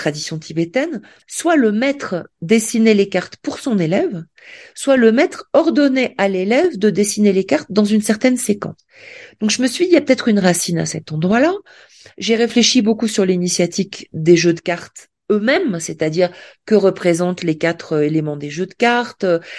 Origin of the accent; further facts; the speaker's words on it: France; qui m'est très familier en tant qu'étudiante de littérature, en tant que française